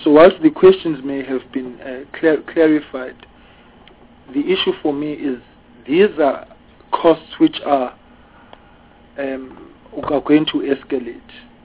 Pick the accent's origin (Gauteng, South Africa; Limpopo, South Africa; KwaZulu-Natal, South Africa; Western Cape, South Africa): KwaZulu-Natal, South Africa; I am from South Coast KZN, and I'm now part of Durban because of the new demarcations. I was in Ugu, then I woke up, I'm now a metro boy.